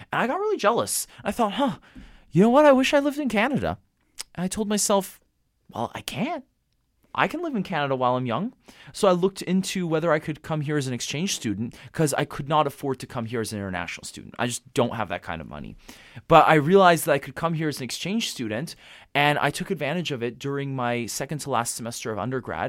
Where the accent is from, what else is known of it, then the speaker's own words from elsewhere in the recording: San Francisco, California, United States; You know, growing up in San Francisco houses are really small.